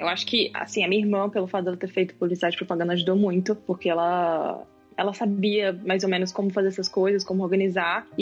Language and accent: Portuguese; Vitória, Espírito Santo, Brazil; eu não sou de São Paulo, eu sou do Espírito Santo. Eu sou de Vitória, eu cresci lá. E é uma cidade muito pequena, então todo mundo se conhece.